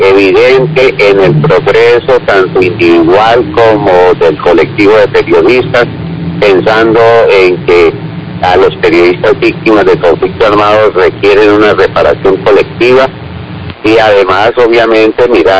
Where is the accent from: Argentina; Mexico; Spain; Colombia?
Colombia; pero como se dice coloquialmente, somos colombianos